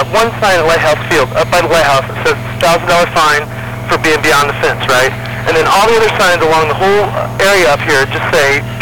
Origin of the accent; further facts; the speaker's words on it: Indiana, United States; moved away; I'm from Indiana, mm-hmm. and we moved here in January